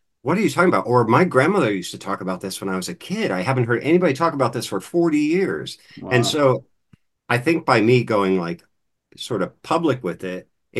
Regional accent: Pennsylvania, United States; And even though I had been born and raised in Pennsylvania German culture, I had never heard of like these various gods and goddesses my whole life until this witchcraft stuff.

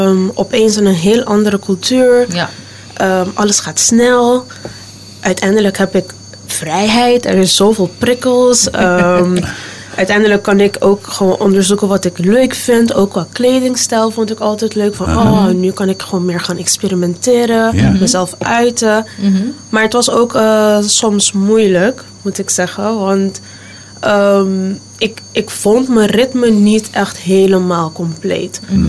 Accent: Curaçao; Oké, ik ben geboren en getogen op Curaçao. En ik ben opgegroeid in Jongbloed. In een familie van 5. Ik heb 2 oudere broers. En mijn moeder komt uit Spanje. En mijn papa is van hier.

